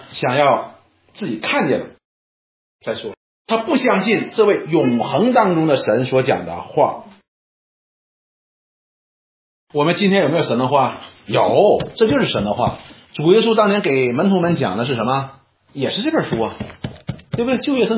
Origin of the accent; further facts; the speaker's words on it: China; 我们中国人有一句话叫什么呢？ 不见棺材不掉泪。